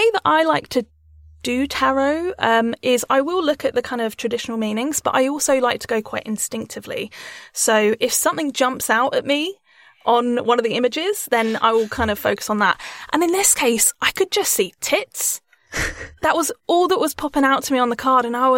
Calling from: Edinburgh, Scotland, United Kingdom; I'm calling from Edinburgh. I'm autistic and ADHD

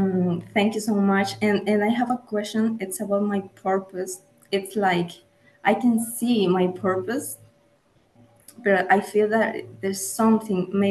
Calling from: Lima, Peru; I'm calling from Peru, Lima, Peru.

